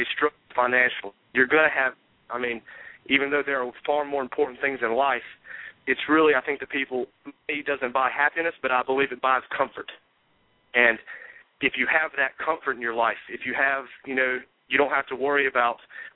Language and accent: English; Boone, North Carolina, United States; I'm from Boone.